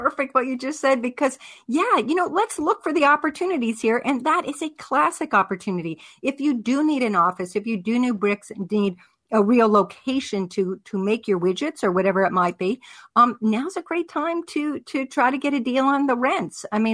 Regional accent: Pittsburgh, Pennsylvania, United States; I love these guys in Pittsburgh, you know, Pennsylvania started that, and that is actually my hometown.

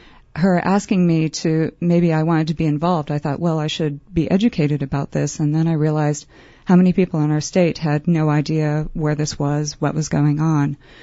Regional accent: Stevens Point, Wisconsin, United States; My parents own land in the area, and I am from Stevens Point, but it's deep in my heart to go to northern Wisconsin.

